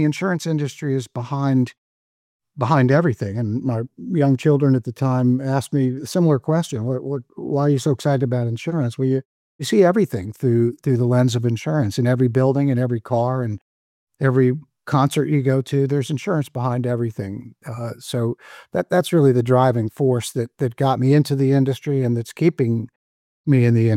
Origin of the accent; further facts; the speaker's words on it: Washington, District of Columbia, United States; born there; Originally, I was born in Washington, D.C., one of the rare natives of that town.